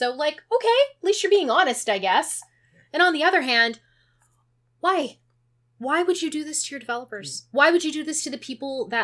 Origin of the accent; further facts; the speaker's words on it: British Columbia, Canada; I grew up in British Columbia.